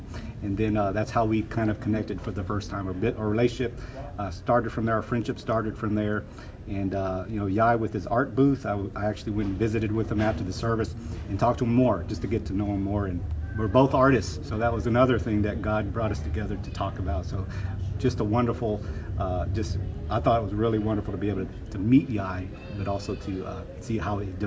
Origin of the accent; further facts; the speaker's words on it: Vietnam; me being from Vietnam, we have that Asian common cultural background that we can kind of share in.